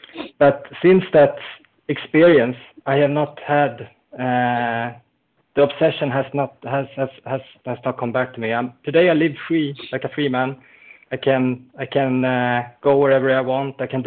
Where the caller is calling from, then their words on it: Sweden; I'm calling from Sweden.